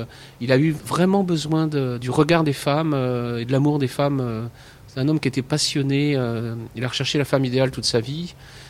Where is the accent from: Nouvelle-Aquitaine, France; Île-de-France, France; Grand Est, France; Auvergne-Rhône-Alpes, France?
Île-de-France, France; Poissy; Oui, j'étais un petit banlieusard. Et donc, effectivement, la garrigue à Poissy, c'était pas, j'avais pas tellement de repères